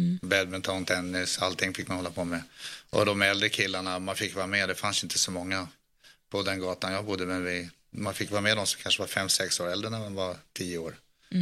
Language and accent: Swedish; Stockholm, Stockholm County, Sweden; Jag är stockholmare så jag...